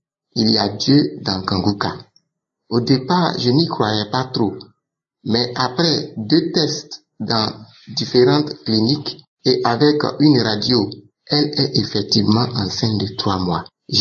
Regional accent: Côte d’Ivoire; Je suis Ivoirien vivant en Côte d'Ivoire.

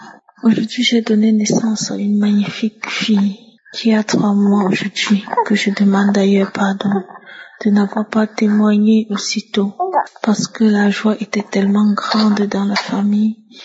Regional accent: Cameroon; Je suis camerounaise

